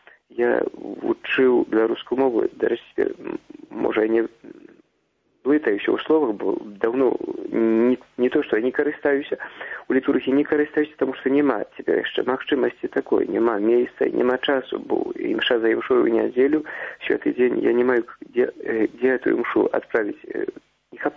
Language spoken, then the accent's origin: Belarusian; Polesia, Belarus; born there; Я нарадзіўся на Палесі.